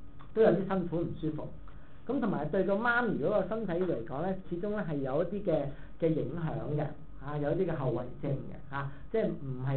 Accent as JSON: {"language": "Cantonese", "region": "Guangdong", "country": "China", "said": "我們廣東人呢很多時候有一句話呢就是很傳神的"}